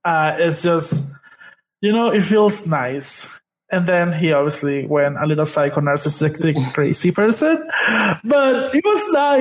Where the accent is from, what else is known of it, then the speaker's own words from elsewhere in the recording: Venezuela; because I grew up in Venezuela, for me it's interchangeable. I'm Latino and I'm Hispanic.